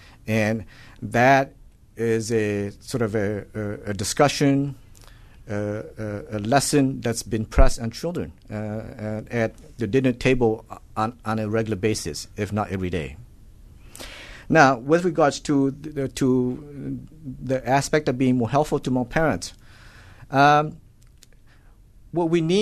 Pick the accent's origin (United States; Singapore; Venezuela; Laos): Laos; moved away; For example, those of us growing up in Laos often would go without food for days.